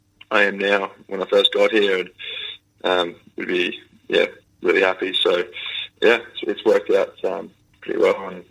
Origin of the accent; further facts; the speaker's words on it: Australia; growing up in Australia, it was a weird in a way